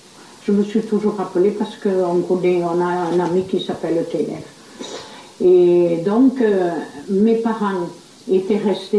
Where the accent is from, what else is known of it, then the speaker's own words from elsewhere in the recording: Toulouse, Occitanie, France; c'est pour ça que j'ai été élevée toujours à Toulouse.